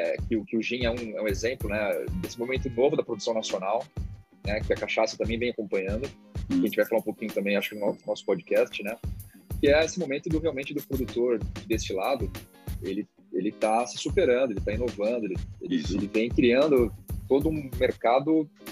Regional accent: São Paulo, Brazil; E eu, como brasileiro, eu tinha essa falta de entender as histórias por trás do Brasil, né?

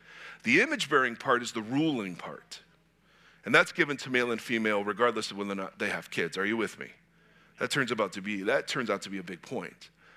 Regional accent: Ohio, United States; So growing up in Ohio, Xerxes, you're going to hear this when you get there.

